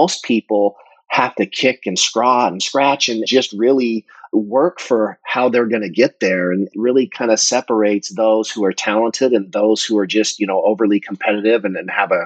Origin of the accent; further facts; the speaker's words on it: Utah, United States; I grew up just north of Salt Lake City, up that way.